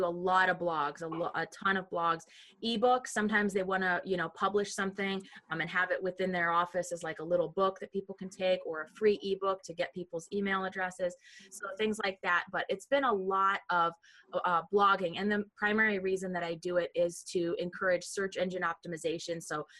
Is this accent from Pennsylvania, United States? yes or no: no; Ohio, United States; also born or lived in Virginia; I grew up in Ohio and then went to college and graduate school in Virginia.